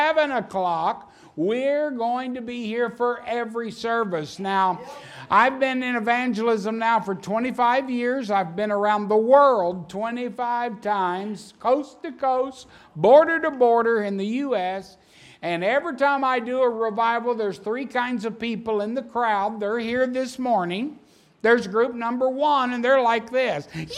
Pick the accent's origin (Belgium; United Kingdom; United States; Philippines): United States; Oklahoma; I was born and raised in Oklahoma, and that's oil country.